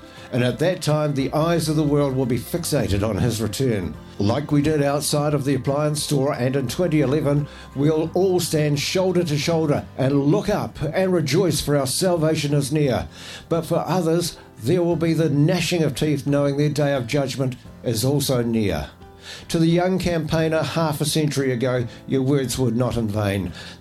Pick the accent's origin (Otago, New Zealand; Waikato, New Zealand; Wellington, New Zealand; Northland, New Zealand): Otago, New Zealand; When I was a child growing up in a small Otago town in the early 60s, television was something only a few had.